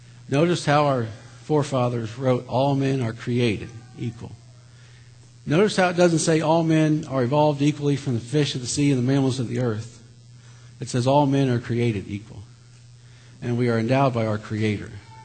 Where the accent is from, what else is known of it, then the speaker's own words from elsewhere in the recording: United States; As an American and as a Christian, I completely agree with the concept of the separation of church and state.